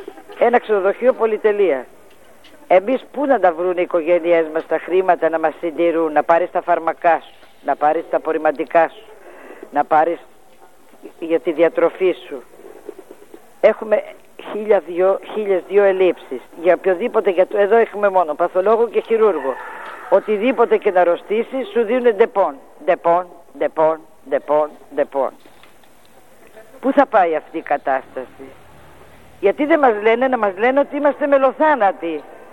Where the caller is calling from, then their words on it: Thebes, Central Greece, Greece; Είμαι κρατούμενη από τον Ελαιώνα Θηβών γυναικείες φυλακές.